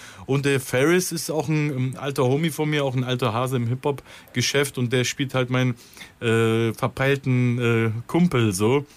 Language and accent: German; Cologne, North Rhine-Westphalia, Germany; weil es halt in Köln ist und meine Heimatstadt ist.